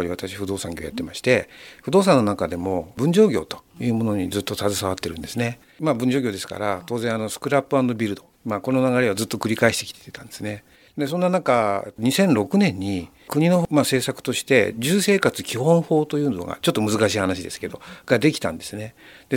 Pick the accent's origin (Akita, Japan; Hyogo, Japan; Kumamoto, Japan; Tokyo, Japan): Tokyo, Japan; born there; 私は東京で生まれてます。なので移住者です。